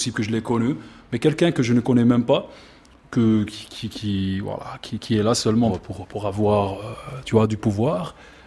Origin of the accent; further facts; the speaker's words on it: Oran, Oran Province, Algeria; Oui, je suis de Ouharn.